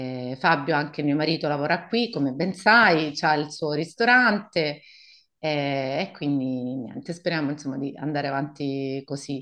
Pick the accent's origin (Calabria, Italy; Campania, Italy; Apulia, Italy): Calabria, Italy; Catanzaro; io sono nata a Catanzaro, ho vissuto a Catanzaro fino all'età di 18 anni, quindi ho frequentato le scuole lì fino alla fine dei superiori. Poi mi sono trasferita a Cosenza, quindi sono rimasta sempre in Calabria per l'università.